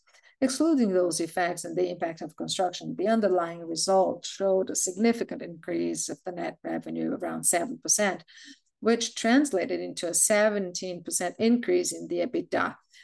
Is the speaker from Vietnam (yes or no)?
no; São Paulo, Brazil; the new CFO and head of investor relations. I'm from Sao Paulo. I was born and raised here in Sao Paulo City